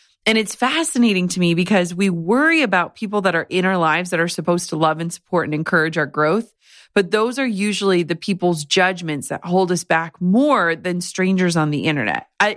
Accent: Midwest, United States; when I left corporate America as a Midwesterner and walking away from a salary and a 401k and all of that, like that is terrifying.

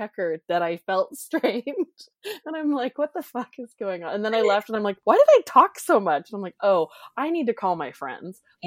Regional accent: California, United States; moved away; So when we moved up here from California and I saw snow for the first time, I was like, that's fun. I saw that shit at Big Bear.

